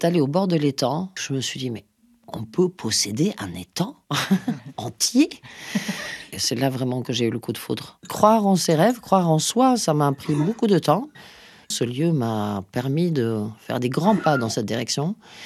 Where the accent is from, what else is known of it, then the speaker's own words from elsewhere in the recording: Sweden; J'ai grandi donc en Suède et j'avais une réserve naturelle de je sais pas combien de centaines d'hectares au bord de la Baltique, en terrain de jeu.